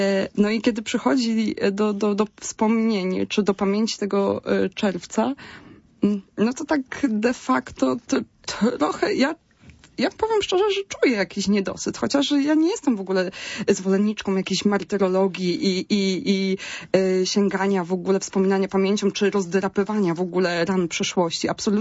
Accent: Greater Poland Voivodeship, Poland; no ja jestem Wielkopolanką, bo wychowałam się pod Poznaniem.

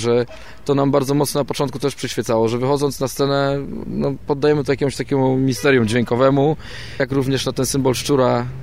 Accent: Poznań, Greater Poland Voivodeship, Poland; Tak, jesteśmy z Poznania, obydwaj.

